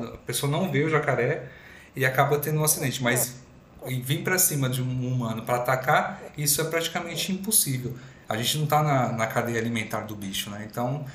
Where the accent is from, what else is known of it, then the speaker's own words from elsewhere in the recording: Ribeirão Preto, São Paulo, Brazil; also born or lived in ABC; now in Espírito Santo, Brazil; Eu sou de Ribeirão Preto. Na verdade, eu sou do ABC, né, mas mudei muito novinho para Ribeirão e minha vida toda foi em Ribeirão Preto.